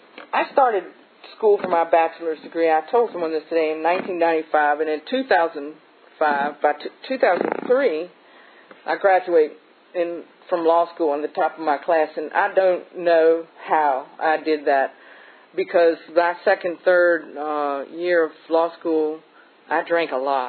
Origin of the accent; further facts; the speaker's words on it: Victoria, Virginia, United States; within a week, I'm out partying and with people that I grew up with in Victoria, Virginia.